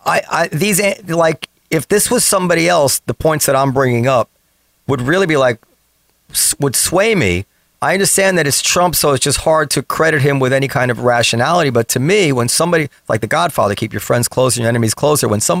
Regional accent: United States; I agree with you, like as an American

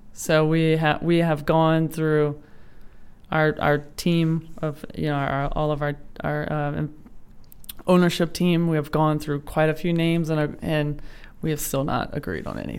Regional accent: Donaldsonville, Louisiana, United States; in my hometown of Donaldsonville.

